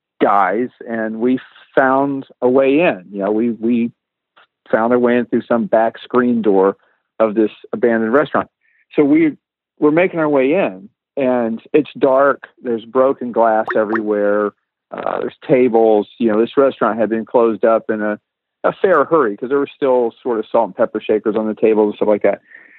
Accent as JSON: {"language": "English", "town": "Tampa", "region": "Florida", "country": "United States", "tie": "born or raised there", "said": "We grew up in Tampa, Florida, and we didn't have a whole lot of money."}